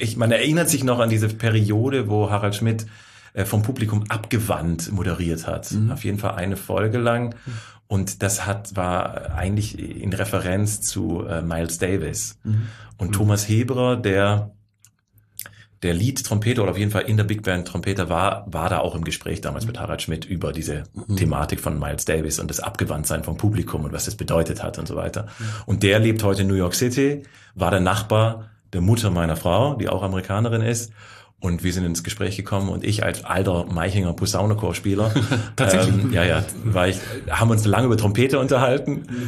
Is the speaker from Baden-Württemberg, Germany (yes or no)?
yes; Böblingen, Baden-Württemberg, Germany; born there; Genau, geboren in Böbling.